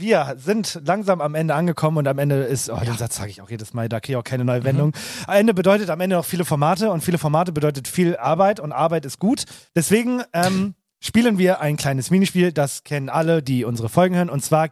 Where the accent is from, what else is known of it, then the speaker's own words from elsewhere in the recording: Hamburg, Germany; Wie ist es so, Hamburg, wir kommen aus Hamburg